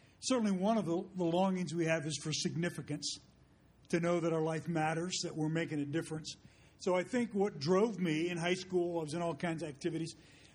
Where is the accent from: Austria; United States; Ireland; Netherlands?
United States; Pennsylvania; I went to school, to college, and grew up in Pennsylvania, went to school.